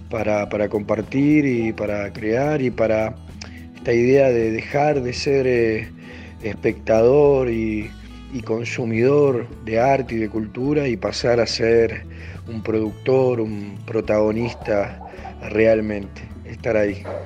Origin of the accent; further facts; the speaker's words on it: Ituzaingó, Buenos Aires Province, Argentina; de Ituzaingó, este de la provincia de Buenos Aires, murguero, hace unos 20 años más o menos.